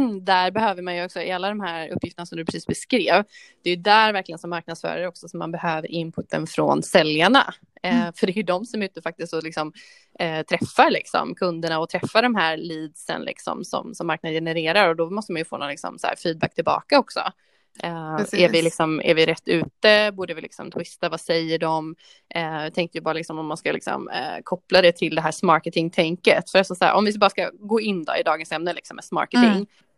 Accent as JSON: {"language": "Swedish", "town": "Gothenburg", "region": "Västra Götaland County", "country": "Sweden", "lives_now": "Linköping, Sweden", "said": "Och sen så har jag bott en del utomlands och sådär. Men har nu då landat i Linköping. Fast jag är då från Göteborg, västkusten från början. Så nu bor jag här sedan 2 år tillbaka"}